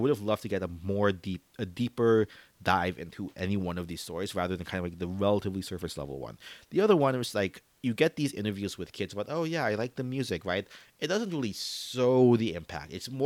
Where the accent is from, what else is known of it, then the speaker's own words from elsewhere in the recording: Jacksonville, Florida, United States; Specifically in Florida, which unfortunately they were actually in my hometown of Jacksonville talking about it.